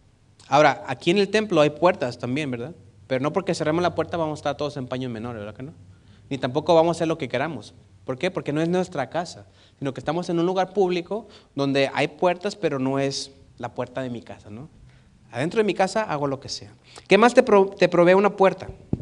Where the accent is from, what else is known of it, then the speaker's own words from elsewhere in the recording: Mexico; nosotros como mexicanos salimos y prendemos las luces y estamos más seguros, ¿no?